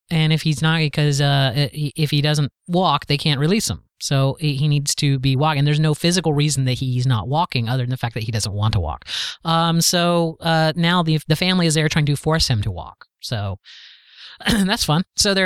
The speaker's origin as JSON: {"language": "English", "town": "Plant City", "region": "Florida", "country": "United States", "tie": "born or raised there", "said": "Plant City, I was born and raised in Plant City"}